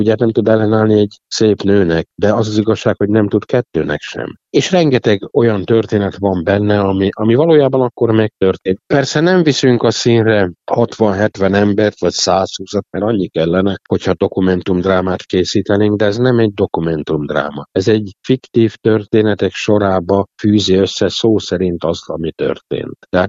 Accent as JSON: {"language": "Hungarian", "town": "Subotica", "region": "Vojvodina", "country": "Serbia", "tie": "born there", "said": "Tehát én szabadkai születésű vagyok, ugye hát az elszakított területen születtem"}